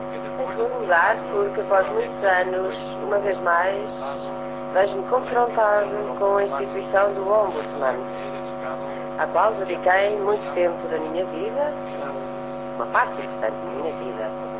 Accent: Estoril, Lisbon, Portugal; Nasci nesta cidade, Lisboa, e passei parte inesquecível da minha infância no Estoril.

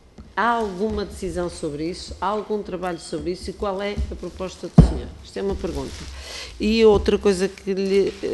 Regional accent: Porto, Portugal; eu sou do distrito do Porto

